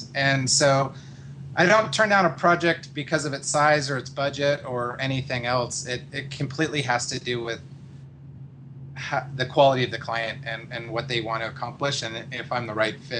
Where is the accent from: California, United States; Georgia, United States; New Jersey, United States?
California, United States; San Diego; So I grew up in San Diego and born and raised in one home that my parents actually, who were both school teachers, had commissioned by an architect.